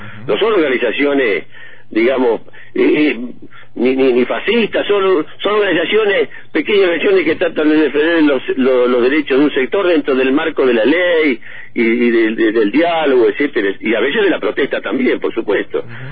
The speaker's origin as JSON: {"language": "Spanish", "town": "Cipolletti", "region": "Río Negro", "country": "Argentina", "said": "porque soy de Chipoleti"}